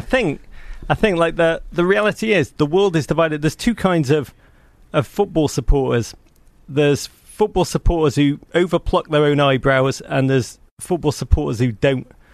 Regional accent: Liverpool, North West England, United Kingdom; I grew up in Liverpool in the 1980s. It's the greatest city in the world.

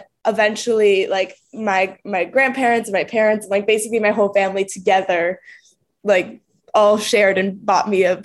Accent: Longmeadow, Massachusetts, United States; now in Los Angeles, United States; I was born in Western Massachusetts in a small town called Longmeadow. It's a very sweet, wholesome, beautiful little town, and I'm very happy that I got to, you know, grow up there

